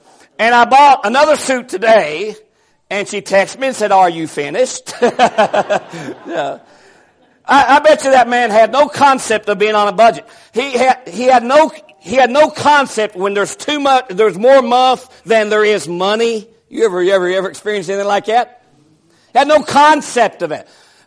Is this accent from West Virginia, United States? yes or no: yes; West Virginia, United States; Since I was from West Virginia, he was in the news all the time.